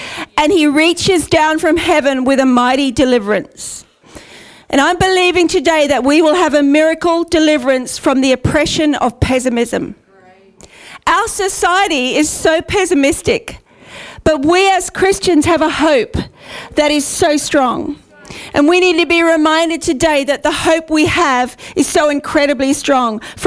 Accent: Australia; But one of my filters is I'm Australian.

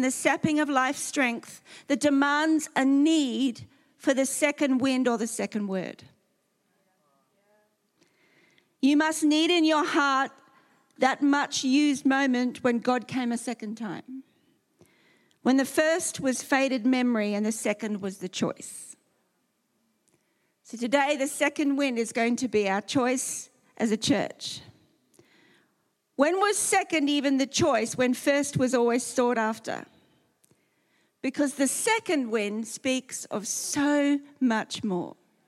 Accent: Australia; moved away; I'm Australian.

